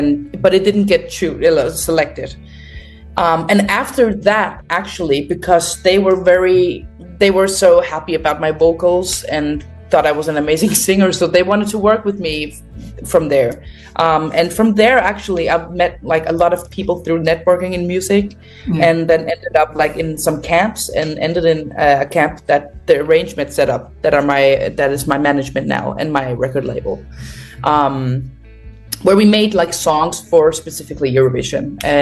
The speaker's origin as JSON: {"language": "English", "country": "Faroe Islands", "tie": "born or raised there", "moved": "as an adult", "lives_now": "Denmark", "said": "So I was born and raised in the Faroe Islands, and I have been like in the music industry in the Faroe Islands since I was 10. So I have always like been singing and make music and been in musicals as well. And then I moved to Denmark like 5 years"}